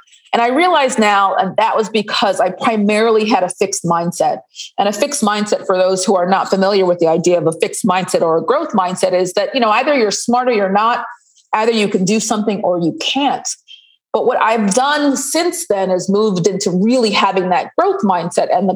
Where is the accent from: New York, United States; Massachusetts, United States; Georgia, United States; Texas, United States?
Georgia, United States; Atlanta; I'm from Atlanta. I ended up going to college very early.